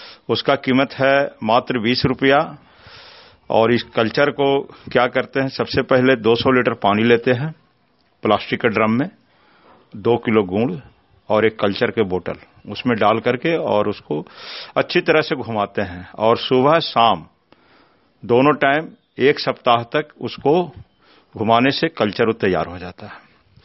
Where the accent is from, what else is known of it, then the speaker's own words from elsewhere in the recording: Nagarnausa, Bihar, India; ग्राम नगरनौसा, थाना नगरनौसा, जिला नालंदा की निवासी हूं।